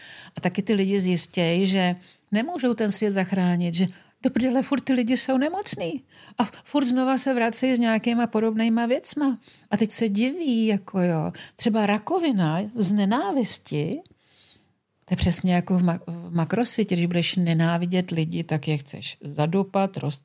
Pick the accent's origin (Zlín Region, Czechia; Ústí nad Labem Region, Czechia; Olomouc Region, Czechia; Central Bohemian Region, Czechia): Ústí nad Labem Region, Czechia; Teplice; já nejsem odsaď, jsem z Teplic.